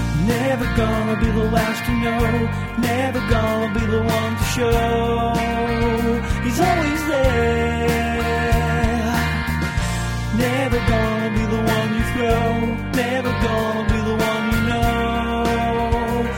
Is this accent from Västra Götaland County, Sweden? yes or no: no; Köping, Västmanland County, Sweden; now in Stockholm, Sweden; Nej, jag är uppvuxen i en liten, liten svensk stad, Köping.